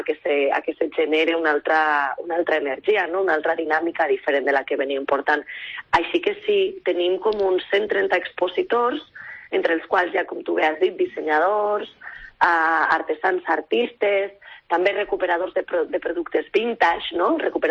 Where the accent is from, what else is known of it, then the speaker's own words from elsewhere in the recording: Valencian Community, Spain; També som valencians